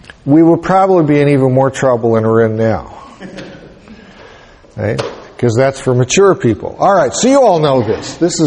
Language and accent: English; Boulder, Colorado, United States; I remember, I come from Boulder. I don't come from Nashville.